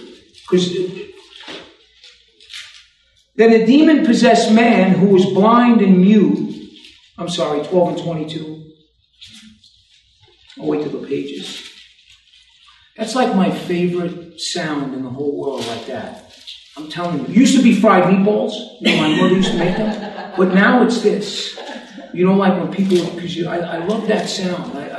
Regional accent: New York, United States; accent: New York accent; Usually, if anything, maybe you can just stay focused because of my accent. Because that's why sometimes people look and you hear a guy in New York accent

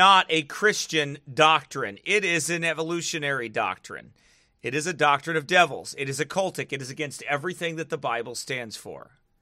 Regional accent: Midwest, United States; I not where I come from, they don't. Maybe that's because I'm from the Midwest.

